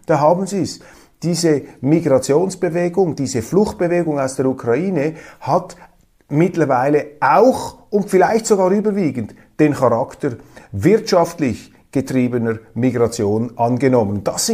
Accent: Switzerland; die Indianer sind wir Schweizer.

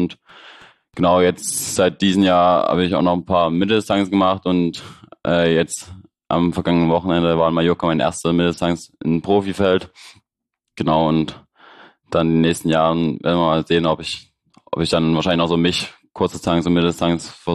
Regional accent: Leipzig, Saxony, Germany; Ich komme aus Leipzig, so wie Markus

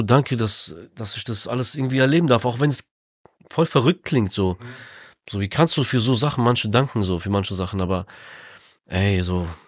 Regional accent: Ukraine; now in Germany; nee, ich bin Ukrainer, ich möchte meinen ukrainischen Pass behalten.

